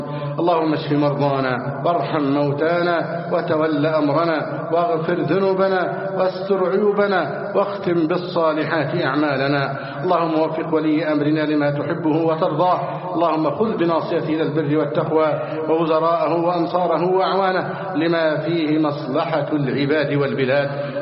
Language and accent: Arabic; Egypt; اللهم احفظ بلدنا مصر أمنا أمانا سخاء رخاء وسائر بلاد المسلمين